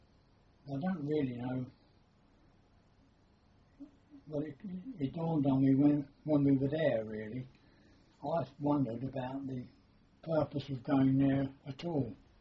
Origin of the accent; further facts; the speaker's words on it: East of England, United Kingdom; because we come from Norfolk